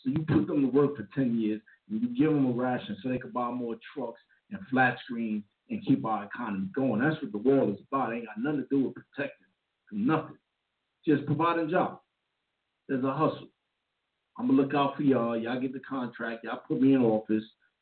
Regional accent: United States; probably get me deported, and I'm American.

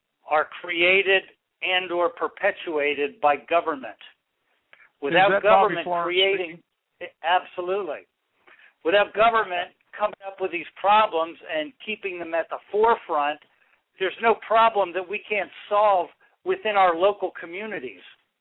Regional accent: Virginia, United States; Well, I'm from Virginia, and Virginia, when 10 years ago, had the highest incidence of school children on psych drugs of any state in the union.

